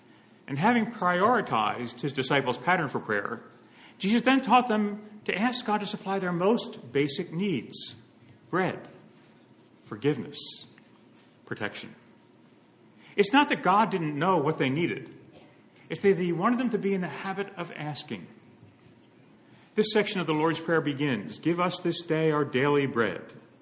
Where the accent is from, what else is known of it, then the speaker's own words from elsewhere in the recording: New Jersey, United States; When my brothers and I were growing up in South Jersey, we'd take turns saying grace before meals.